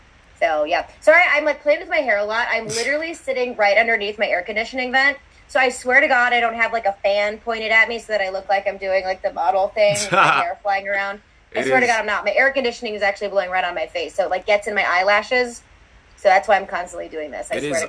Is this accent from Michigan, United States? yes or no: no; Missouri, United States; now in Florida, United States; I live in Florida for a reason. I grew up in Missouri.